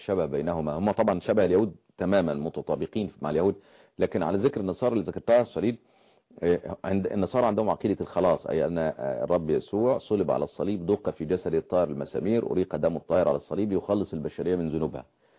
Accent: Upper Egypt, Egypt; عندنا في قنا واسوان والاقصر

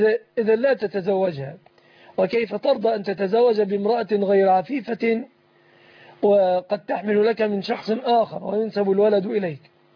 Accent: Egypt; في بلادنا مصر

